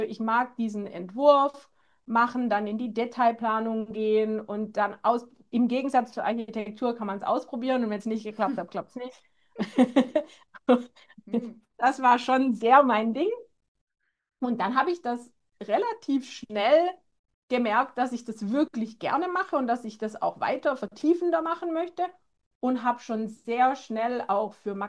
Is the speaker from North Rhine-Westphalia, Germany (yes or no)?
no; Stuttgart, Baden-Württemberg, Germany; ursprünglich komme ich ja aus Stuttgart. So als Schwabe dann dieses also Stoffe verschwenden, war so schwierig für mich.